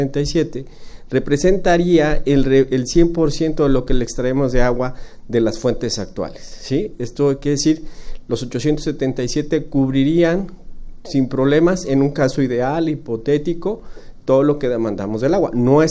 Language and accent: Spanish; Guadalajara, Jalisco, Mexico; Es responsabilidad de nosotros como tapatíos el ejercer una gestión eficiente, sustentable del agua.